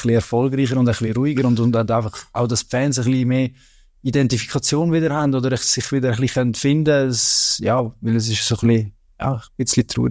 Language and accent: German; Brugg, Aargau, Switzerland; Ich komme eigentlich, ich komme aus dem Aargau und bei uns waren alles GC-Jungs gewesen. Also, ja, meine früheren Kollegen aus Bruck, wo ich aufgewachsen bin